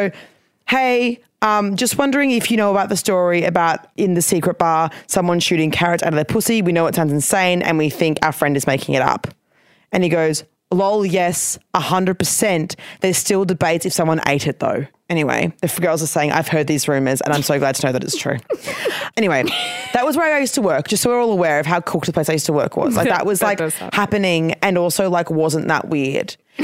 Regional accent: Queensland, Australia; I didn't do ATAR. I'm from Queensland. So I got an OP.

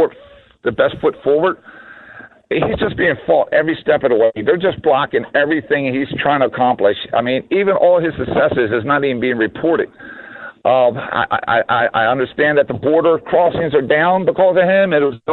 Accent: Baltimore, Maryland, United States; I grew up in Baltimore City, and it's like, it was the pay to play type thing to get a decent job.

